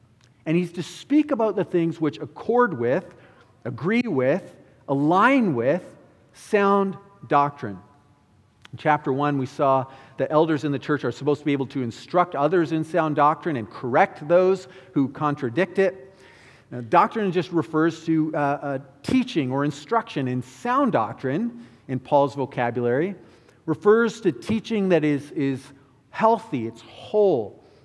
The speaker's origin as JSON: {"language": "English", "region": "Ontario", "country": "Canada", "tie": "born or raised there", "said": "So growing up in Ontario, when we wanted to get our learner's permit"}